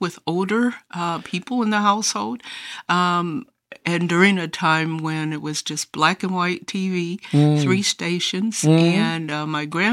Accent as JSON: {"language": "English", "town": "Rock Island", "region": "Illinois", "country": "United States", "tie": "born or raised there", "said": "Right here in Rock Island. All of my life, and I'm proud of that, in the West End neighborhoods of Rock Island"}